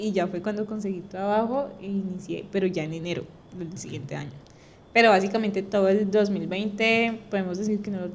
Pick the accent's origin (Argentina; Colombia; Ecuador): Colombia; y así como todo colombiano, como todo el mundo en esa época